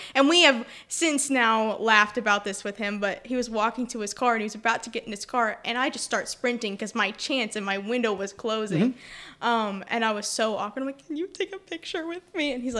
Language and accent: English; Missouri, United States; because that was 4 hours away where I grew up in Missouri.